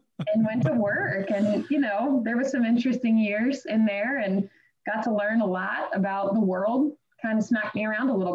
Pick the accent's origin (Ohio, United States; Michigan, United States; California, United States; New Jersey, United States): Ohio, United States; Cincinnati; I grew up in Cincinnati, Ohio, and I applied, and I was supposed to go, and I was accepted to Wright State University